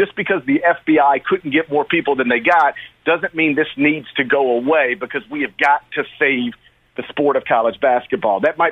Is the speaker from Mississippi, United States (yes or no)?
yes; Mississippi, United States; I grew up in North Mississippi, and you could only get three baseball teams on cable.